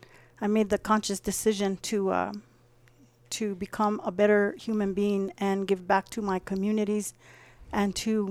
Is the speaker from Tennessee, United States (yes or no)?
no; Ensenada, New Mexico, United States; now in Tesuque, United States; I'm from northern New Mexico, Tierra Maria, Ensenada. I was raised in Ensenada. I have two amazing, beautiful parents and brothers and familia from up north, but I make my home here in Tezuque